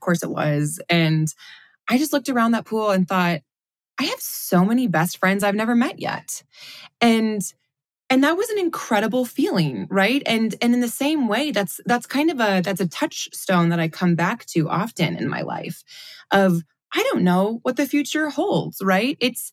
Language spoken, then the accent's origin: English; Michigan, United States; I felt very much like my hometown. I often joke that if the South is the Bible Belt, Southwest Michigan's kind of the coordinating tie clip a little farther north.